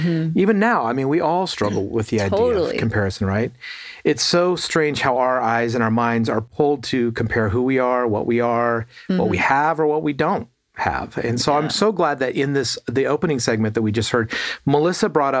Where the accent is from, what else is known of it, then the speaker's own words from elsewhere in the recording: South Africa; now in United States; I grew up in South Africa.